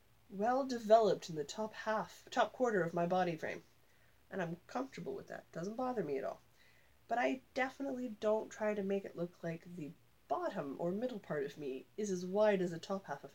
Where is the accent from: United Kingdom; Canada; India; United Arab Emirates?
Canada; Celsius, ladies and gents. We are Canadian.